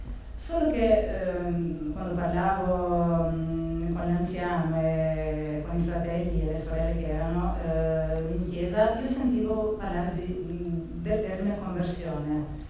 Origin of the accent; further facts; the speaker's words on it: Albania; Italian is a second language; moved away as an adult; now in Italy; vengo dall'Albania, sono venuta in Italia nel 1999 per motivi di studio. E, fin da piccola io credevo nel Signore e avevo il suo timore dentro il mio cuore.